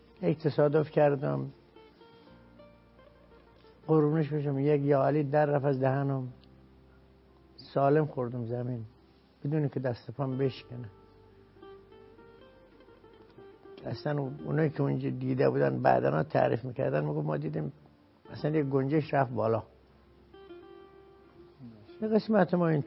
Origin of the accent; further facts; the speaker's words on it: Sarakhs, Razavi Khorasan, Iran; also born or lived in Mashhad; در اصل بچه فردوسی مشهد بزرگ شده سرخس